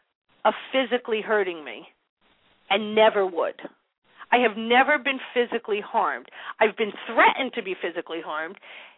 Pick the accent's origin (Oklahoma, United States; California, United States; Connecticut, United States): Connecticut, United States; my parents were both, you know, born and raised in New York, and I was raised in Connecticut